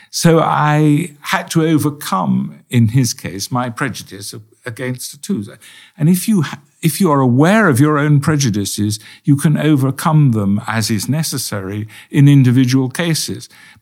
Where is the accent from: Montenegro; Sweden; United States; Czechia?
Czechia; English is a second language; moved away; I came from Czechoslovakia